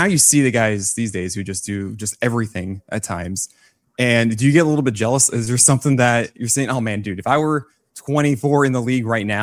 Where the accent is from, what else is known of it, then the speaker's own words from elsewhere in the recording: Brooklyn, New York, United States; I'm from Brooklyn. I like to say that I'm a Yankee fan because I want to be happy in life.